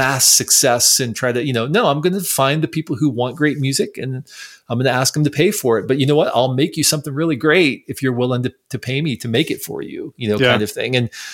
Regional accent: Ohio, United States; Central Ohio. So I grew up in rural Central Ohio.

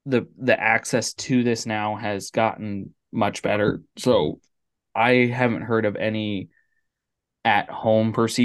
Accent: Ohio, United States; So I'm originally from Ohio, but I live out here in Connecticut now.

